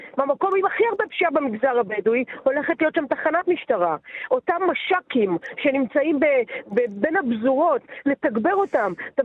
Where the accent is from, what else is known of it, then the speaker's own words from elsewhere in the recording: Netanya, Central District, Israel; גדלתי בנתניה, אוקיי? בשנות ה-80 וה-90. זה היה נורא.